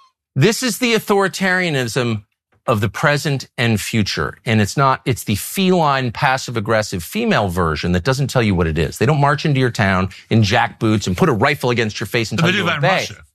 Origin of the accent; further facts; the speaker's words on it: United States; I'm an American.